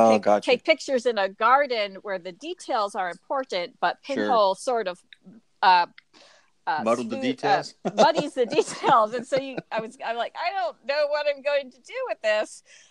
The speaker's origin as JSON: {"language": "English", "region": "Pennsylvania", "country": "United States", "tie": "born or raised there", "said": "I grew up in Pennsylvania on the East Coast, northeast of Philly"}